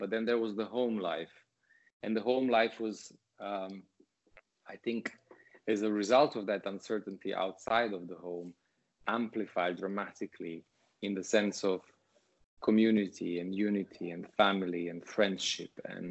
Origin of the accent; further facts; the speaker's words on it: Montenegro; English is a second language; The reason why I haven't met many Montenegrins is because there aren't many of us.